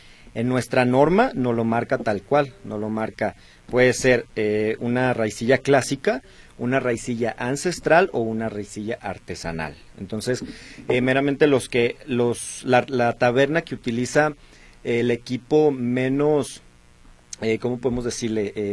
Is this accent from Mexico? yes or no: yes; Tenamaxtlán, Jalisco, Mexico; Yo siempre les digo en mi pueblo, Tenamaxlán, que es su casa